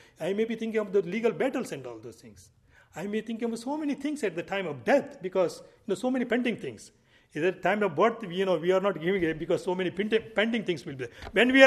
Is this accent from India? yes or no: yes; India; born there; and my karma, I was born in India.